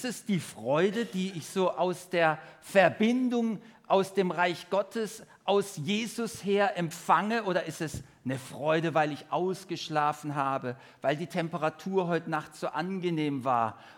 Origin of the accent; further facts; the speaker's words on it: Germany; mir als typischer Deutscher geht dann schon durch den Kopf, ist das so richtig?